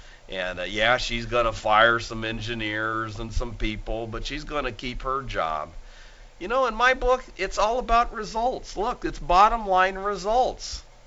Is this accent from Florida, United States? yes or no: no; California, United States; Okay, I am a Californian, born and bred in California.